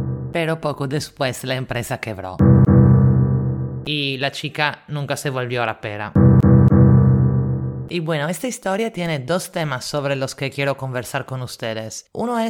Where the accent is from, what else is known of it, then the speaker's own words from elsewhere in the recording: Italy; now in Lima, Peru; italiana en Lima